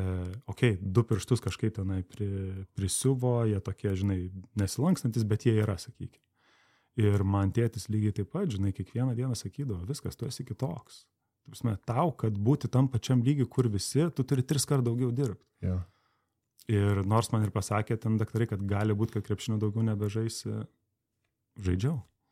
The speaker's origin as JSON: {"language": "Lithuanian", "town": "Vilnius", "region": "Vilnius County", "country": "Lithuania", "said": "Aš iš Vilniaus esu."}